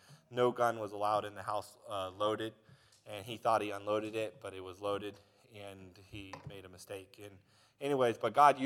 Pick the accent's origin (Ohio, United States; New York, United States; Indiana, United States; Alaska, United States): Alaska, United States; She's from Florida. I'm from Alaska. I've been in Alaska for 22 years.